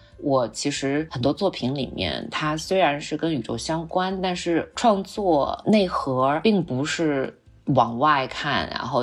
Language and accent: Chinese; Xinjiang, China; 因为我是新疆长大的，所以我从小我对自然的感受更多是戈壁滩，然后更多是那种沙漠甚至石油